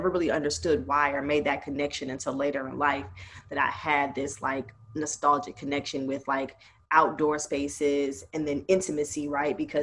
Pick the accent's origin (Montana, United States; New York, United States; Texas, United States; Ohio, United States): Ohio, United States; Cleveland; So as a kid, I grew up in Cleveland, Ohio, and very, very cold, dark, kind of wet place.